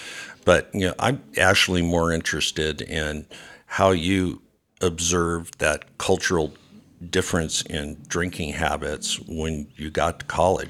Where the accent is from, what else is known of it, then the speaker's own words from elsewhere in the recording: West Coast, United States; even though I grew up on the West Coast